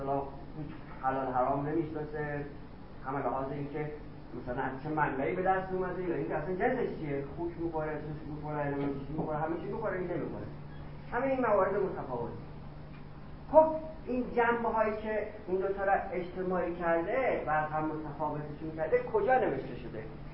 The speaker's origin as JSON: {"language": "Persian", "country": "Iran", "said": "مثلا من که ایرانی هستم"}